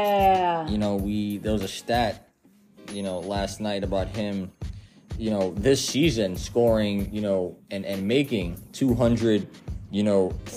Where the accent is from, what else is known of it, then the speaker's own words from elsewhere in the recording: New York City, New York, United States; Yeah, born in the Bronx, raised in the Bronx of New York.